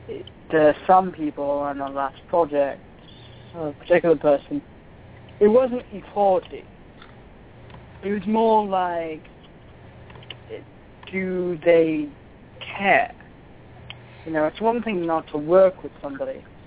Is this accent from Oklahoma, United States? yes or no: no; New York City, New York, United States; born there; I feel as a representative of the fact that I was born in New York City.